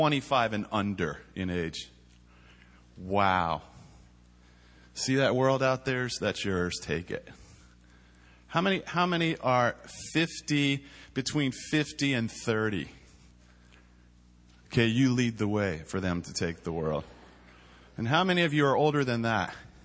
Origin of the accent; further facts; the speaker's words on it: Washington, District of Columbia, United States; I'm from Washington, D.C., born and raised.